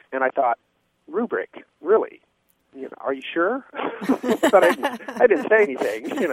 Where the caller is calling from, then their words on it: Kokomo, Indiana, United States; Hello, this is … I'm calling from Kokomo, Indiana.